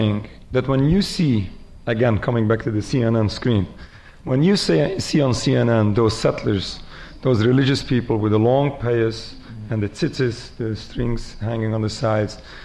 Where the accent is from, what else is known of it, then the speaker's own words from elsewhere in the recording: New York, United States; Like, for example, I'm from New York. There's in New York an annual parade for Israel.